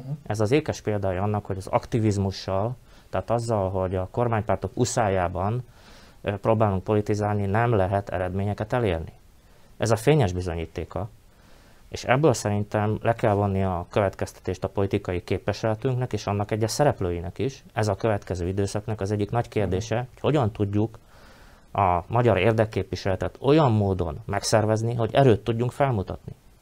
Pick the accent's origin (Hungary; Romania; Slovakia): Slovakia; Upper Hungary; Az, hogy nekem felvidéki magyarként emiatt hátrányt kell elszenvednem